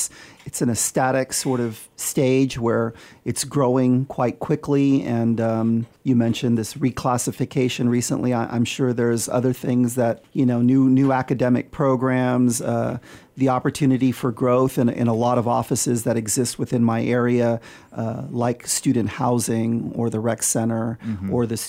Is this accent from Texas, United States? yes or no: yes; El Paso, Texas, United States; I'm growing up in El Paso, Texas, which I think is the largest city in the United States where a majority of the population actually speaks Spanish